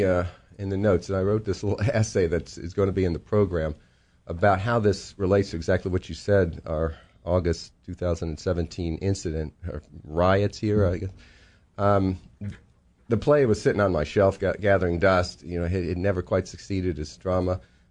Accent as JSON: {"language": "English", "town": "Charlottesville", "region": "Virginia", "country": "United States", "tie": "born or raised there", "said": "So to back up, I grew up in Charlottesville. Thomas Jefferson, I could see from my third floor window, I could see Monticello"}